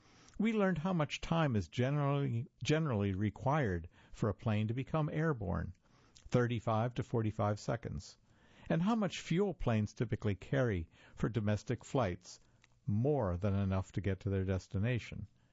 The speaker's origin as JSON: {"language": "English", "region": "Iowa", "country": "United States", "tie": "born or raised there", "said": "In May of 2015, I was traveling from my home state of Iowa to New York City for a summer internship."}